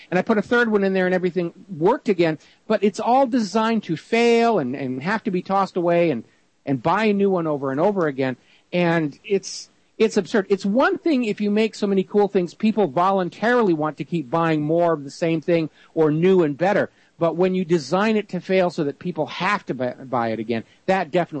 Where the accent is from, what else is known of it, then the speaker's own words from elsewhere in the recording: New Hampshire, United States; when I was a small kid, growing up in New Hampshire farm country